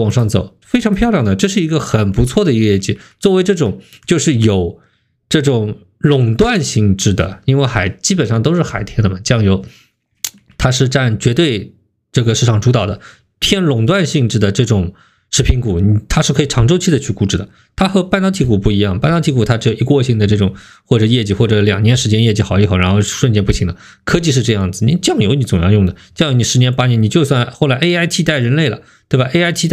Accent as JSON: {"language": "Chinese", "country": "China", "said": "就我们中国人做事情呢，也有优点啊"}